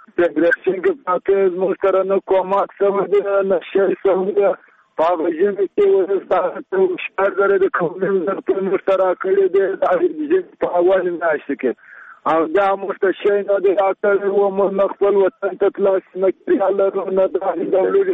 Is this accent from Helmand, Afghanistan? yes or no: no; Badghis, Afghanistan; زه د بادغیس اوسېدونکی یم